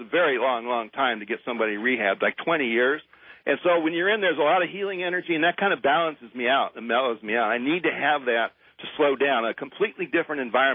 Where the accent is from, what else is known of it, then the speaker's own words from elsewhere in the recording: Ann Arbor, Michigan, United States; moved away as an adult; Yeah, well, I'm from Ann Arbor, don't forget.